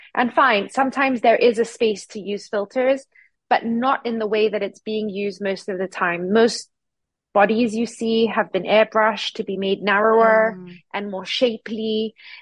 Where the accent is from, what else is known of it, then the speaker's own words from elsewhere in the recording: Singapore; So, yes, I grew up in Singapore.